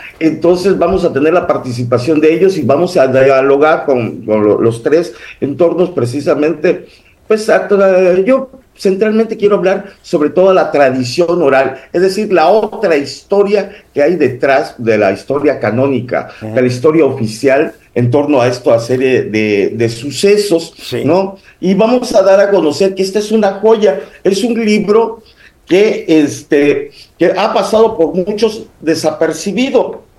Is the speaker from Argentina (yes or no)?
no; Chiapas, Mexico; nosotros que somos de hecho, centralmente el chiapaneco es, digamos, geográficamente somos centroamericanos